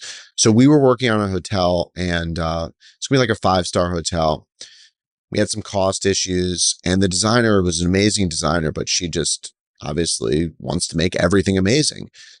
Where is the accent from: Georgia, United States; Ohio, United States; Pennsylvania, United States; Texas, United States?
Pennsylvania, United States; Philadelphia; I grew up in Philadelphia.